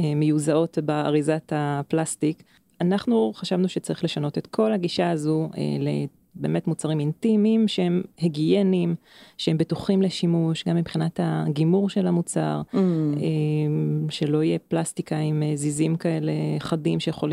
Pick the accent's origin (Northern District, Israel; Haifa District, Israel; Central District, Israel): Haifa District, Israel; וככה אני במקור מאזור הקריות